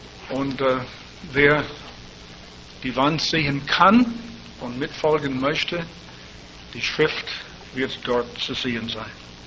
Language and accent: German; United States; Bei uns zu Hause in meiner Heimat, der 11. September, das ist ein Tag, den wir wohl nie vergessen werden